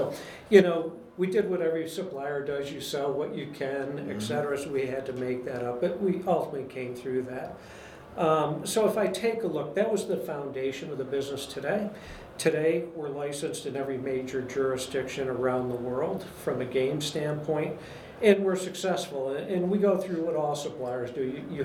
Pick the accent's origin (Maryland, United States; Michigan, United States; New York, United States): New York, United States; New York's my home state. Mm-hmm. Not New York City. I'm from the Finger Lakes area of New York.